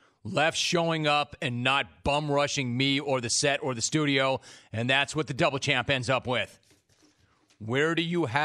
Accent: Los Angeles, California, United States; A dude from my hometown of Los Angeles looking for his first top five or better.

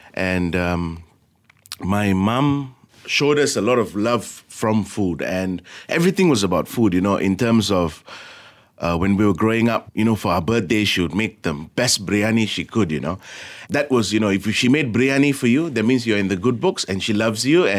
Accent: London, United Kingdom; So when, especially in London, when I grew up in London, there was a lot of dishes that we came by.

